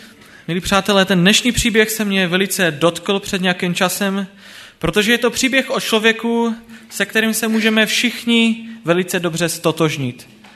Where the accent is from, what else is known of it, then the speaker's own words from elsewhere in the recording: Moravian-Silesian Region, Czechia; Něco o sobě, tak jsem z Ostravy, pocházím tady z Bystřice nebo z Oldřichovic.